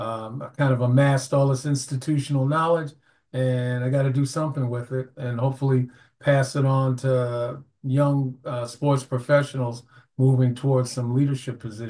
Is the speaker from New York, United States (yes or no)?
yes; New York, United States; I was a prosecutor in my hometown, Brooklyn, New York, and could do some good things there.